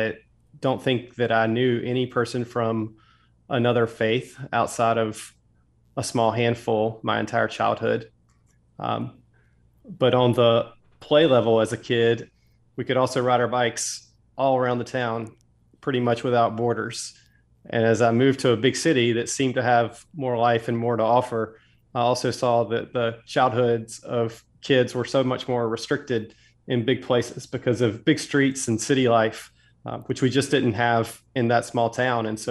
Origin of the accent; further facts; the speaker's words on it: Farmville, North Carolina, United States; I grew up in a small town in the eastern part of North Carolina. Believe it or not, the name of the town is Farmville, for all the farms that surround the community.